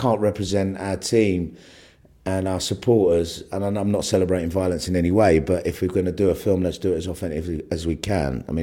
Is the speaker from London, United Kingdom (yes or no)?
yes; New Cross, London, United Kingdom; I used to always want to go to Chelsea, to King's Road, because I was from New Cross, and, you know, going to the King's Road was like hip.